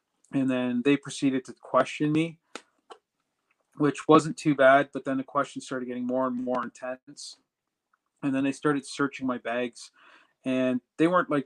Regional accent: Canada; And I was the last Canadian in the group, and I figured, well, because I'm Canadian, I probably should be able to get out.

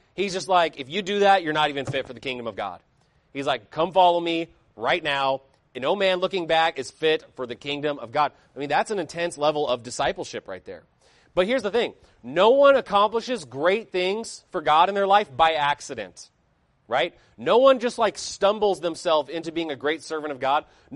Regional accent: Idaho, United States; I really love hunting and fishing, and I grew up in Idaho. I spent a lot of time there.

